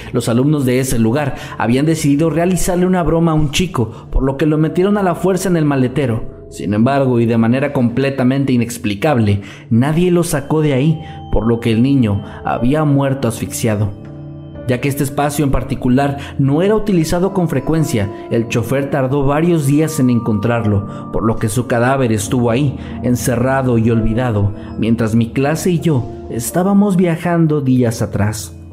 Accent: Guatemala; una tradición que se lleva a cabo en mi país, Guatemala, durante las fiestas patrias

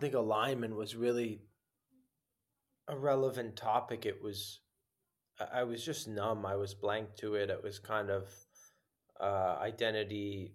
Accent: New York, United States; I think that's one of the benefits of growing up in New York. That comes with a lot of the downsides of growing up in a big city

